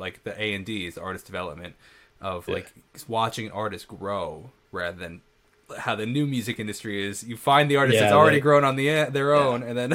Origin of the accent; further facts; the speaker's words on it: Northport, New York, United States; I'm a musician from Northport, New York.